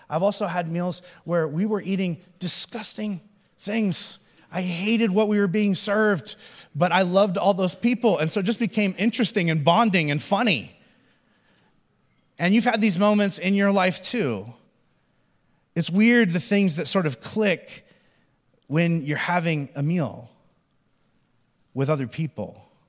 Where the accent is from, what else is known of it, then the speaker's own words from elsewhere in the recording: Midwest, United States; and I'm from the Midwest, so it's like all these casseroles and things that people are putting out